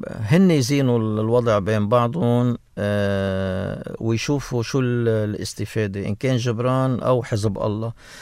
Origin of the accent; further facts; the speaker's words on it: Lebanon; أنا مواطن لبناني